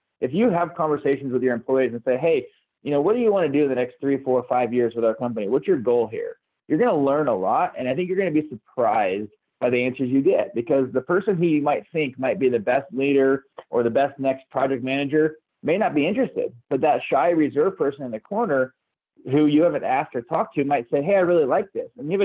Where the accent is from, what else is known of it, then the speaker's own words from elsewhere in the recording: California, United States; both of us being from the West Coast, Josh being a born and raised Nevadan, I'm from Southern California.